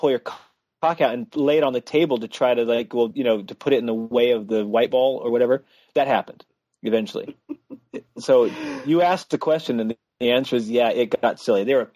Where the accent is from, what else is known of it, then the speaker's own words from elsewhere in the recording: California, United States; I'm coming from California.